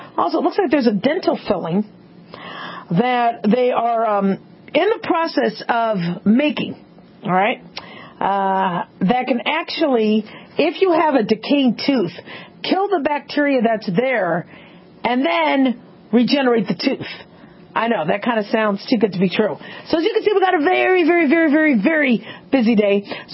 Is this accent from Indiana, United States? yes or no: no; Phoenix, Arizona, United States; And, you know, I grew up in Phoenix, so it was really, really hot.